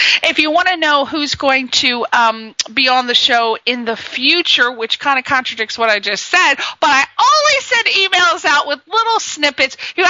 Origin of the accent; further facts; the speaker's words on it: Ireland; I'm Irish, so I'm going to have to ask him about that.